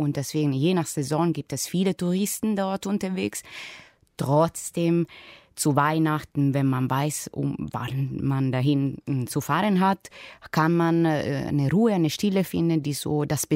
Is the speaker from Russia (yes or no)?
no; Perugia, Umbria, Italy; German is a second language; Ich komme aus Perugia. Perugia ist die Hauptstadt Umbriens. Das heißt, ein bisschen fühle ich mich dort zu Hause.